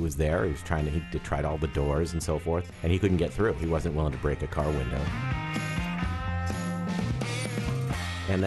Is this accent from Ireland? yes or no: no; Spokane, Washington, United States; now in Kirkland, United States; I grew up in Spokane with the rest of these losers, and I live in Kirkland now